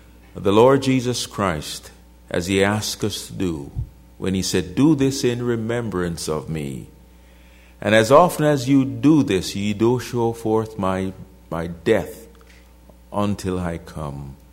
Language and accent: English; Jamaica; moved away; similar to the assembly that I grew up in Jamaica. I have been in fellowship here for at least 17 years.